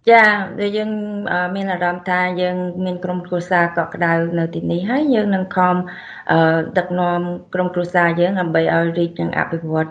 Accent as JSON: {"language": "Khmer", "region": "Battambang", "country": "Cambodia", "tie": "born or raised there", "also_born_or_lived": "Phnom Penh", "moved": "as an adult", "lives_now": "United States", "said": "ចាខ្ញុំអ្នកបាត់ដំបងខ្ញុំមានស្រុកកំណើតនៅបាត់ដំបងហើយខ្ញុំបានបន្តការសិក្សាពេលចាក់ជាប់ថ្នាក់ទី12បានមកបន្តការសិក្សានៅភ្នំពេញហើយក៏បន្តការរស់នៅនៅភ្នំពេញ"}